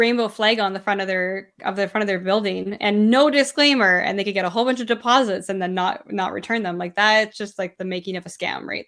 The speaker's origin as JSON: {"language": "English", "country": "Canada", "said": "I'm a Canadian."}